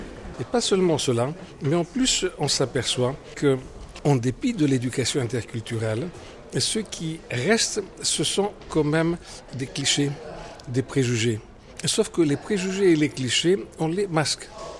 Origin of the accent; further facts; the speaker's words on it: France; nous, en tant que Français.